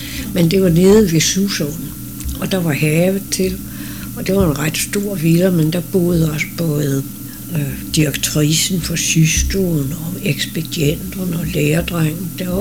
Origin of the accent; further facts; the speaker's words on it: Næstved, Zealand, Denmark; born there; jeg blev født i 98 i Næstved, hvor far var manufakturhandler